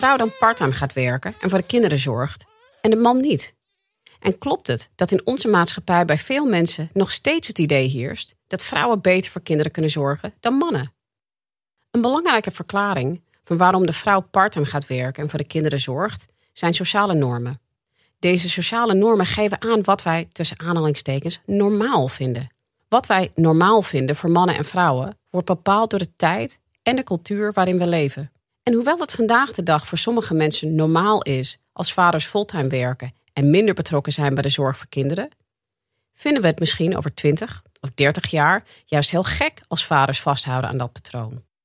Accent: United States; Dutch is a second language; Ik ben zelf geboren en getogen in de Verenigde Staten, waar deeltijdwerk helemaal niet veel voorkomt.

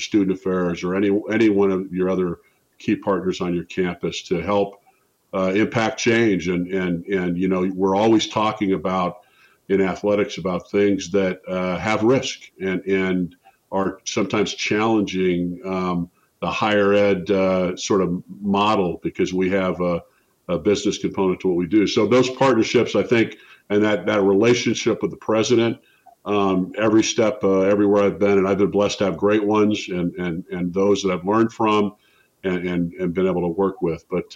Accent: Spokane, Washington, United States; a Division I job in my hometown of Spokane near it. No brainer, and near my parents.

